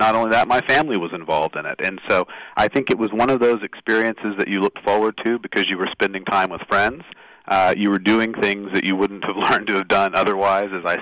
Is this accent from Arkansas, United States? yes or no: no; Plano, Texas, United States; I think of the two things that were sort of most important to me growing up in Plano were being a member of the Cub Scouts and the Boy Scouts throughout my life and playing baseball throughout my life.